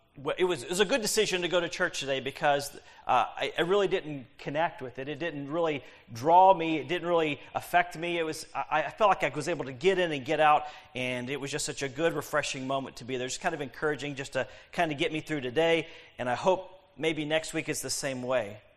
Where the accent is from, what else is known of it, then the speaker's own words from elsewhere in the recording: Texas, United States; I grew up in Texas, so I know people who are proud of their bulls.